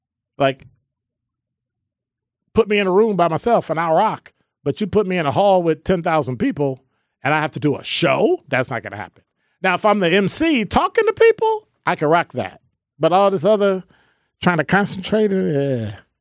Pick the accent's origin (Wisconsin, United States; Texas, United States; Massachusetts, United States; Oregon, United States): Wisconsin, United States; Milwaukee; But if I'm from a suburb, I'm from Milwaukee, and I'm like, but I haven't been to Summerfest.